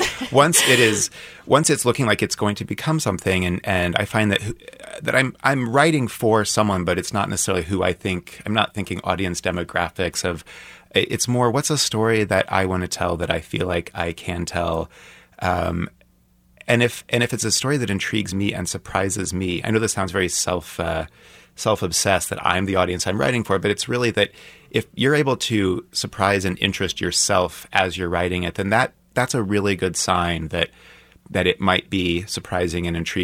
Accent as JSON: {"language": "English", "town": "Kansas City", "region": "Missouri", "country": "United States", "tie": "born or raised there", "also_born_or_lived": "New York", "said": "and I grew up in Kansas City, but I was in New York for about 12 years."}